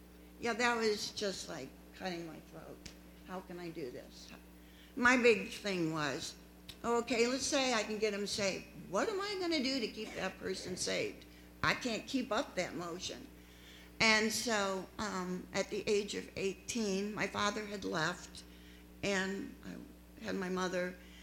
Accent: Painesville, Ohio, United States; born there; So anyhow … I was born in Painesville.

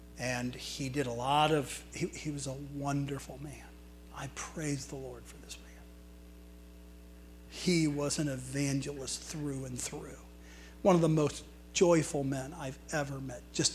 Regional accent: Richfield, United States; Let me just tell you a little bit about my upbringing. I grew up in Richfield.

